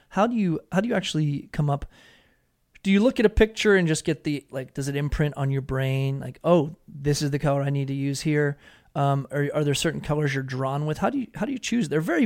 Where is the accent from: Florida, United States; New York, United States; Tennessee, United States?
Florida, United States; St. Augustine; You know, I grew up in North Florida.